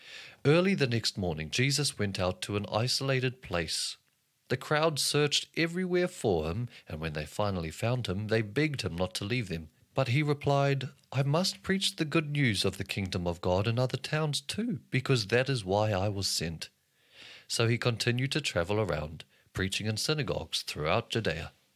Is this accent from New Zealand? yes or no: yes; New Zealand; accent: New Zealand; There are a few Hebrew names in there, so bear with me as I try my best to pronounce these in my New Zealand accent.